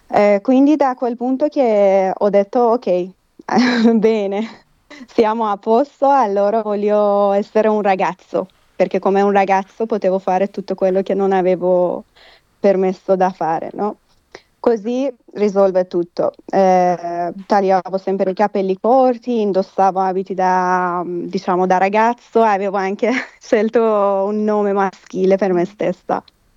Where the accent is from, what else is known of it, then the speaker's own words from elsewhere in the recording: Iran; now in Italy; le donne nel mio paese, in Iran, vengono picchiate, imprigionate, stuprate, giustiziate, uccise